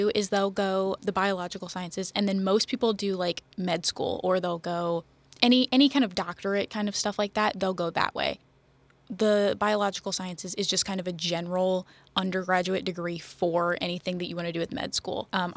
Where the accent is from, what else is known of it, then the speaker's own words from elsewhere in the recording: Red Bud, Illinois, United States; I'm from Redbud, Illinois.